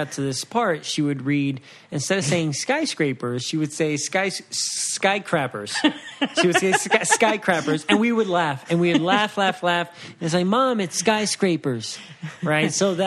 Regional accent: Waukegan, Illinois, United States; born there; first language Spanish; English is a second language; So, you know, I was born in Waukegan, Illinois, but Spanish was still my first language.

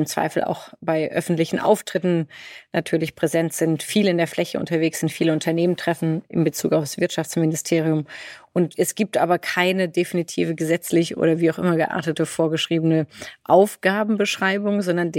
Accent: Freiburg, Baden-Württemberg, Germany; habe bei uns in meiner Region, wo ich aufgewachsen bin, in Freiburg, sehr viel gemacht.

